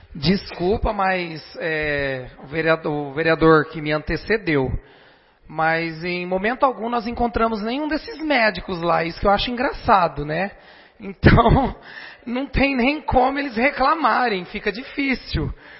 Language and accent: Portuguese; Garça, São Paulo, Brazil; born there; eu nasci em Garça